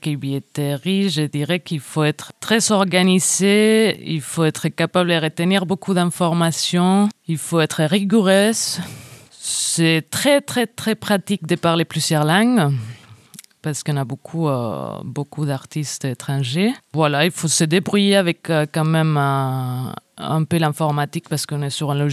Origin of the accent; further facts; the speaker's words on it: Spain; now in Toulouse, France; Je viens d'Espagne en fait, ça fait 7 ans que je suis en France.